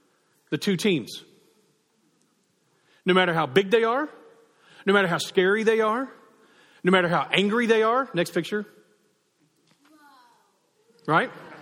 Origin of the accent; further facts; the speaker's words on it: United States; I said, as a patriot, as an American, I grieve at the drift of our country right now.